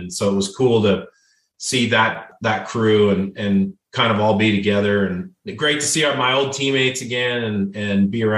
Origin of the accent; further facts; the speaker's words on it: Seattle, Washington, United States; But yeah, growing up in Seattle, of course, it was all Mariners.